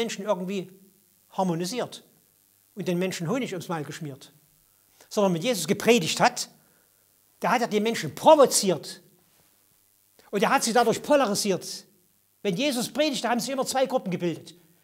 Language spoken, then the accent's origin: German; Germany; In der DDR-Zeit, wo ich aufgewachsen bin